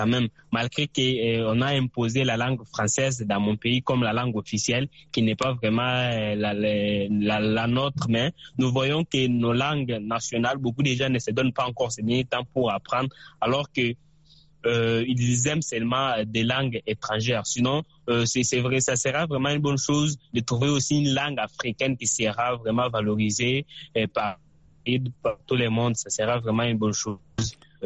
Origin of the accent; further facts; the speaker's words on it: DR Congo; first language Tshiluba; French is a second language; de mon pays, je maîtrise seulement ne fût-ce que deux langues. Il y a le lingala et le tchiluba, qui est ma langue maternelle, plus aussi le français.